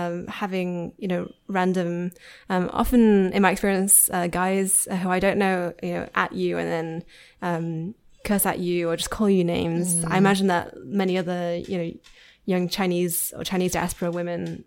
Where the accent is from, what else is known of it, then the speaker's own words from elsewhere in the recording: Yorkshire and the Humber, United Kingdom; I am from Yorkshire.